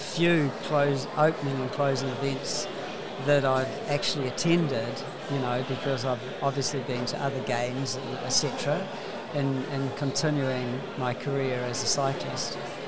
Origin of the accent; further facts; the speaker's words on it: Waikato, New Zealand; now in Whitianga, New Zealand; originally I'm from the Waikato, but now I'm from Whitianga in the Coromandel, a beautiful place.